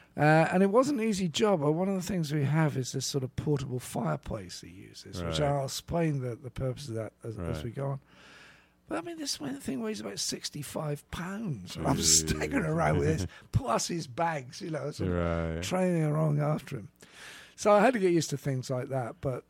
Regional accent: United Kingdom; now in United States; Being British was just exotic enough to get me through the door.

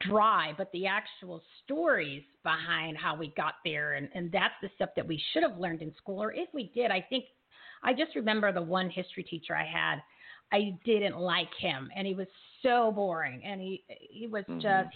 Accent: New Jersey, United States; And I grew up in New Jersey, yeah. And there was many, many places in New Jersey and in that area where there are historic parks

